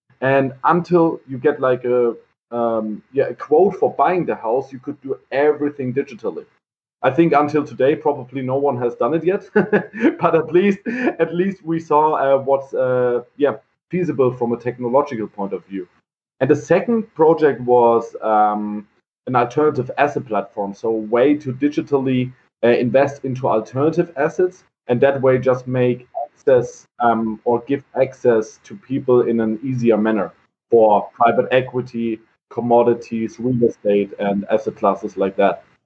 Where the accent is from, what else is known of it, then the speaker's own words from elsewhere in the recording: Heidelberg, Baden-Württemberg, Germany; So I'm born and raised in Heidelberg.